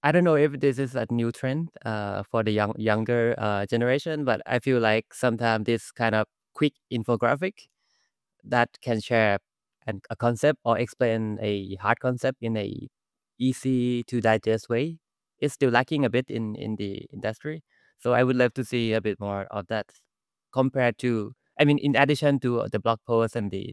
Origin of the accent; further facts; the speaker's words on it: Bangkok, Thailand; I'm in my hometown, Bangkok, Thailand.